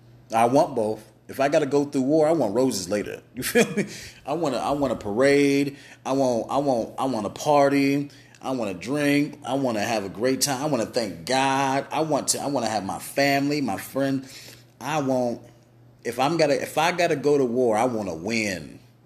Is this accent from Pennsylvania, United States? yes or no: yes; Pittsburgh, Pennsylvania, United States; I'm from Pittsburgh, PA.